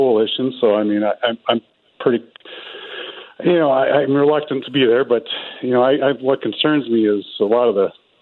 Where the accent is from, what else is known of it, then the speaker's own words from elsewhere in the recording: Minnesota, United States; You know, I grew up on the Iron Range. My dad was a police officer.